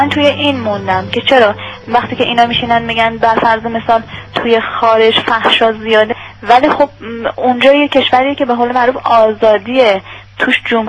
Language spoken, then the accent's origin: Persian; Iran; چون ما هممون ایرانی هستیم، ولی خب اینا اومدن ایران ما رو خراب کردن